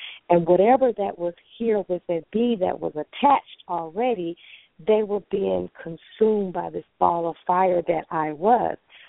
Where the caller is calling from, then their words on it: Texas, United States; I'm calling from Texas.